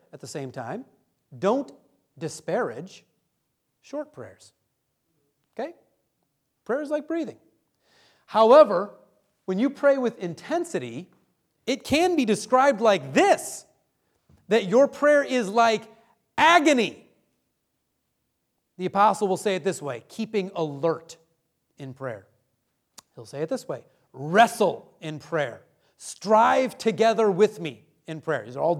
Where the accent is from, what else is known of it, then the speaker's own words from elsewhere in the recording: Detroit, Michigan, United States; I'm from Detroit. I get it.